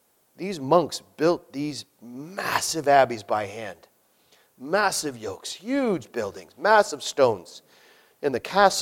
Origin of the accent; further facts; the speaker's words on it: Canada; But once they find out we're Canadian, we're even more accepted, by the way. They just assume we're from America, but once we say we're Canadian, apparently we're in.